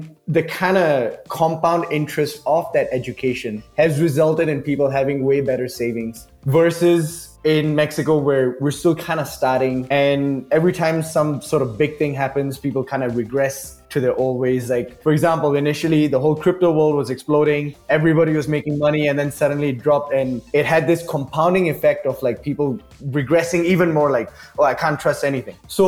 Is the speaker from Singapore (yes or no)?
yes; Singapore; I come from Singapore